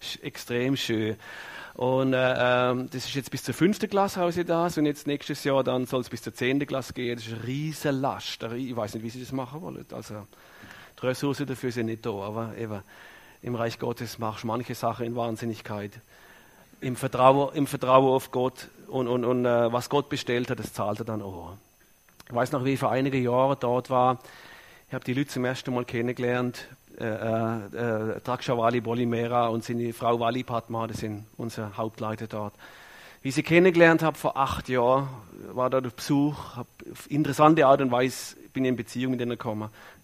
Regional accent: Germany; now in Bern, Switzerland; Also, ich komme aus Bern, aber ursprünglich aus Deutschland. Lebe schon lange in der Schweiz, habe eine Frau, die Schweizerin ist.

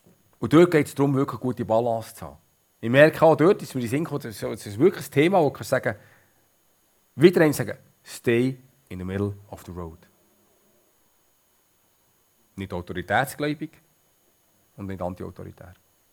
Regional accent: Switzerland; wir haben es als Schweizer nicht ganz am richtigen Ort

